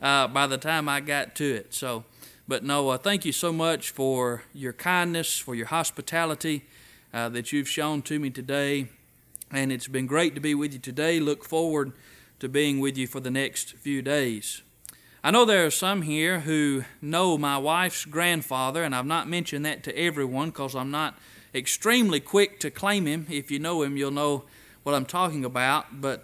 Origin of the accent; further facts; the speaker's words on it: Fayette, Alabama, United States; I'm from Fayette. We're about 40 miles north of Tuscaloosa. I was born and raised to bleed crimson as an Alabama fan.